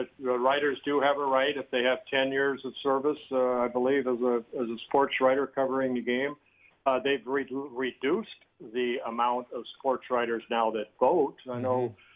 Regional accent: California, United States; also born or lived in Netherlands; I was born in Holland, grew up in Southern California

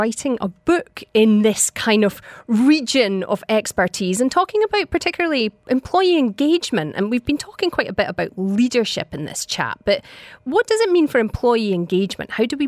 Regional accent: Edinburgh, Scotland, United Kingdom; now in United Arab Emirates; I'm glad I'm from Edinburgh.

